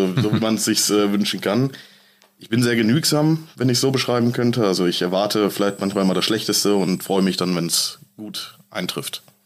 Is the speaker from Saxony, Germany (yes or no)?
no; Bochum, North Rhine-Westphalia, Germany; also born or lived in Unna; Nee, geboren bin ich in Unna, aber ich bin seit meiner jungen Kindheit, also seit ich 1-2 Jahre alt bin, bin ich in Bochum.